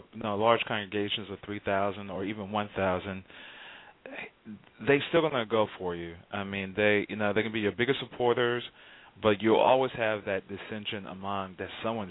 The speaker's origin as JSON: {"language": "English", "town": "Houston", "region": "Texas", "country": "United States", "tie": "born or raised there", "said": "I just remember growing up in Houston and Lakewood, oh, that's pretty."}